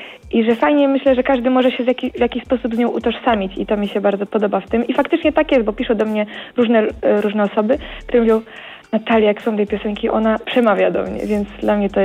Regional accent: Krapkowice, Opole Voivodeship, Poland; ja jestem z Opolszczyzny, z Potopola, z Krapkowic.

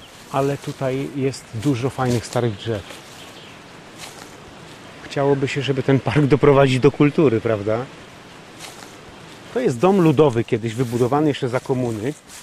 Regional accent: Recovered Territories, Poland; born there; Ja się urodziłem na ziemiach odzyskanych.

